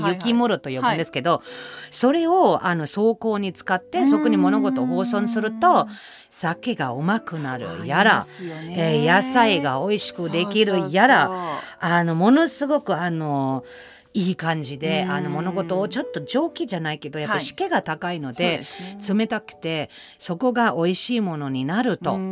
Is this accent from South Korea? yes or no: no; Germany; Japanese is a second language; now in Japan; 私まあドイツ生まれ育ちなんですけど、